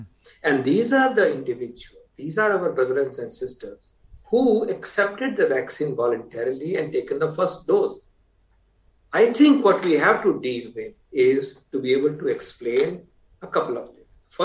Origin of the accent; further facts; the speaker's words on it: India; Truly a moment to feel proud as an Indian.